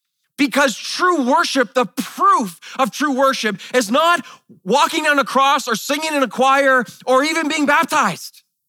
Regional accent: Mississauga, Ontario, Canada; I grew up in the Anglican church in Mississauga.

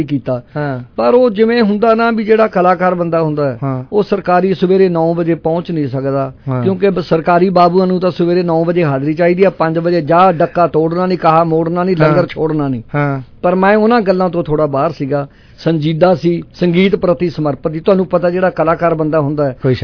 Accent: Niholka, Punjab, India; ਸਾਡਾ ਪਿੰਡ ਕੱਟ ਕੇ ਮੋਹਾਲੀ ਜ਼ਿਲ੍ਹੇ ਦੇ ਵਿੱਚ ਆ ਗਏ ਨੇ, ਬਿਲਕੁਲ ਕੁਰਾਲੀ ਦੇ ਚੜ੍ਹਦੀ ਵਾਲੇ ਪਾਸੇ ਸਾਡਾ ਪਿੰਡ ਹੈ, ਉਹਦਾ ਨਾਂ ਹੈ ਨਿਹੋਲਕਾ। ਸੋ ਮੇਰਾ ਜਿਹੜਾ ਬਚਪਨਾ ਹੈ

